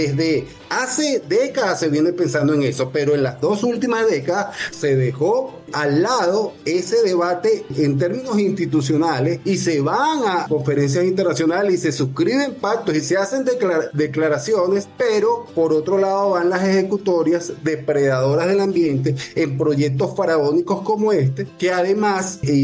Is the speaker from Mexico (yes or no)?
no; Venezuela; nos permitiera estar en paz como venezolanos